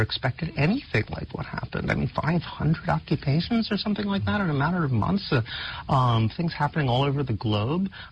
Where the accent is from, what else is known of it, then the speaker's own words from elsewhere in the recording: New York, United States; My vote has never mattered. I'm from New York, so my vote has never mattered.